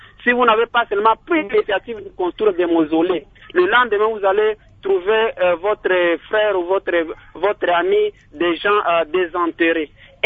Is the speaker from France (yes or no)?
no; Bukavu, South Kivu, DR Congo; C'est ça, mais chez nous, à Bukavu, il n'y a pas d'abord cette pratique-là.